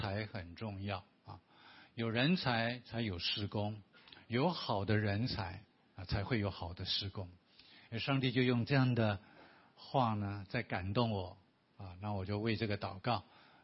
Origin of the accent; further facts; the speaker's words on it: southern Taiwan, Taiwan; 我从来没听过3字顶这个名字，因为我是南部人嘛。